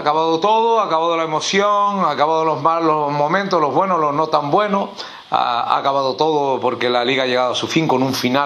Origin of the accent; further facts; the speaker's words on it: Tenerife, Canary Islands, Spain; Lo triste para mí, como tinerfeño